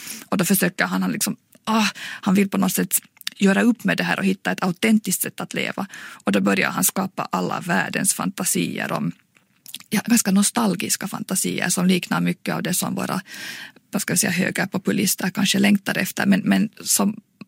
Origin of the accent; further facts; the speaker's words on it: Finland; jag är alltså finlandssvensk litteraturvetare